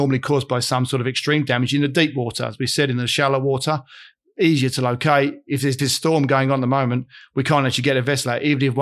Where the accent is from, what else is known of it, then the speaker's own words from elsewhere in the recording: Australia; We're from Australia. We have some very remote stuff.